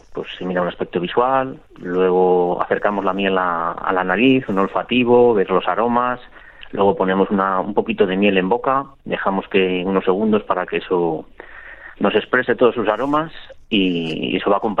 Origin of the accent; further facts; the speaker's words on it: Burgos, Castile and León, Spain; aquí en la Universidad de Burgos, yo soy de Burgos